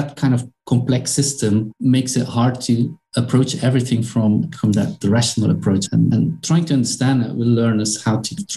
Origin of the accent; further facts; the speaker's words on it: Belgium; I'm originally from Belgium, right? And Belgium is a pretty Christian country.